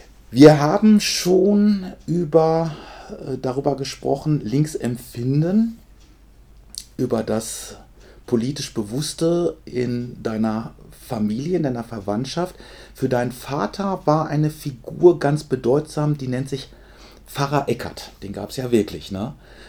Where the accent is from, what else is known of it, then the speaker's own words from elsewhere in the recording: North Rhine-Westphalia, Germany; Du weißt, ich komme aus dem Rand von Sauerland-Ruhrgebiet. Das heißt, wir sprechen da also sehr viel anders.